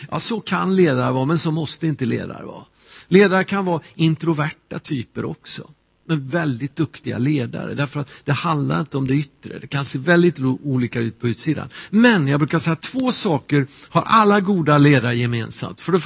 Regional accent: Värmland, Sweden; Min pappa var pastor. Vi bodde i små församlingar ute på landet. Och i ett hem i Värmland där jag växte upp

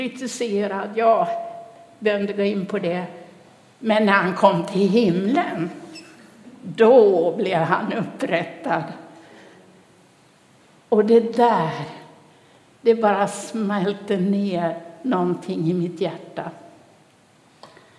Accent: By, Dalarna County, Sweden; Jag kommer ju från södra Dalarna, en by som heter By. Och norr om det, i By växte jag upp

